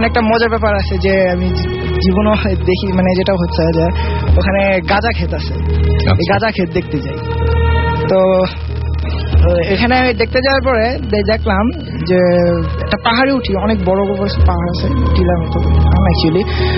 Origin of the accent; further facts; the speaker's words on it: Comilla, Chittagong Division, Bangladesh; আমার গ্রামের বাড়ি কুমিল্লা ইন্ডার বর্ডারের এদিকে, বর্ডার কাছে।